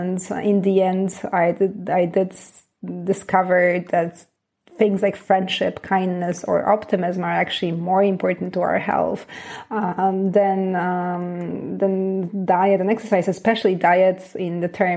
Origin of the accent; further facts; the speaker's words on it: Poland; English is a second language; also born or lived in Canada; now in France; I was born and raised in Poland. You can probably hear that.